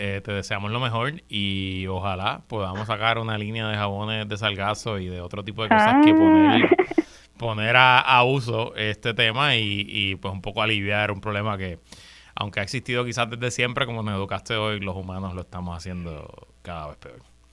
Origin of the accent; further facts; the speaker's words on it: Puerto Rico; Pues nosotros nos criamos aquí, en el Caribe, pero yo y en Puerto Rico